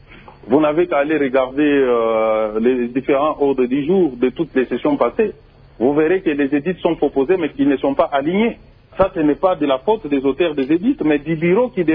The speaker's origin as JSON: {"language": "French", "region": "Kinshasa", "country": "DR Congo", "said": "Par rapport aux édits, chez nous à Kinshasa, nous avons plusieurs propositions d'édits des collègues"}